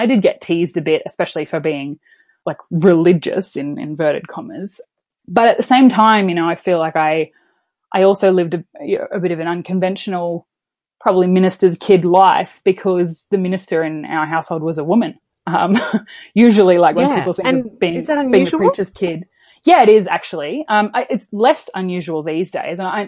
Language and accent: English; Queensland, Australia; I'm from Queensland. I grew up in a pretty, I would say, sheltered life, I guess, in the sense that my mum's a Uniting Church minister.